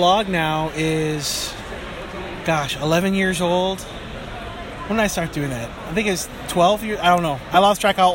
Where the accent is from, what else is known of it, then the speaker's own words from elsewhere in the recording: New York, United States; I'm originally a New Yorker, so hit me kind of hard.